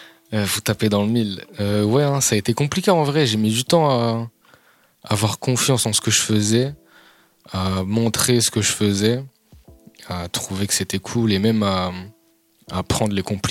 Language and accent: French; Tours, Centre-Val de Loire, France; Je suis né à Tours, je suis Tourangeau. Je viens exactement de Chambéry-Tours